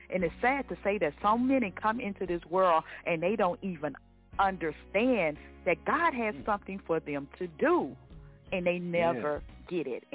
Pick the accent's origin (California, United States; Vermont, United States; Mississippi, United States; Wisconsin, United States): Mississippi, United States; Yazoo City; now in Houston, United States; But anyway, I come to you from Houston, Texas. But I was born and raised in Yazoo City, Mississippi. I always have to give homage to my hometown because that's where I'm from.